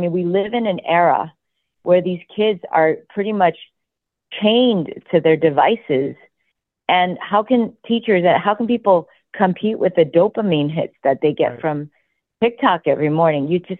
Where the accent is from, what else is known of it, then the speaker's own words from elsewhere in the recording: Chicago, Illinois, United States; born there; I was born in Chicago, but of course of Korean descent